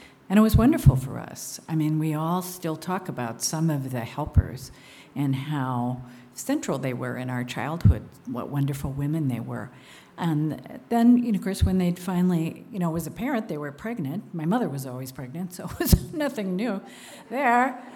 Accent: St. Paul, Minnesota, United States; I grew up in St. Paul, Minnesota, which was at that time a very Catholic city. Everybody I knew was Catholic. We all went to Catholic schools.

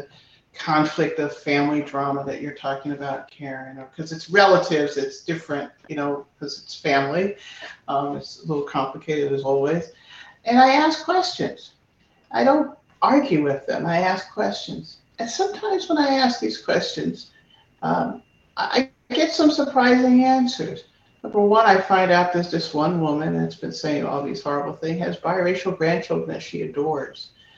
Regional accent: Philadelphia, Pennsylvania, United States; look, I'm from Philly.

